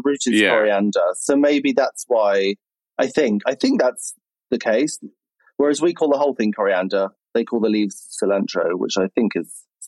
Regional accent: United Kingdom; We're British, darling.

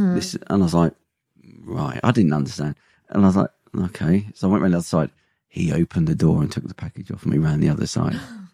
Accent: London, United Kingdom; I was from East London.

